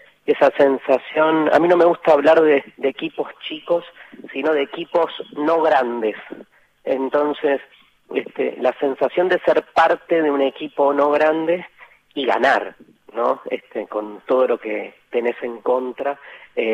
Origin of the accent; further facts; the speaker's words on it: Buenos Aires, Argentina; es la de Constantini, de ser porteño y de estudiante. Yo soy exactamente así, no solo nací en Capital, sino que vivo en Capital